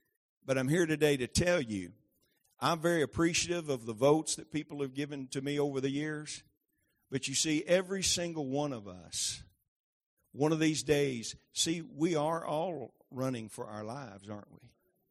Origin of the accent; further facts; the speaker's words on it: Maynard, Arkansas, United States; see, I'm originally from Maynard.